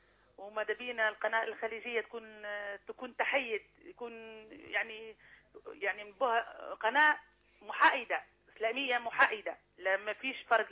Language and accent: Arabic; Libya; انتوا عارفيني من ليبيا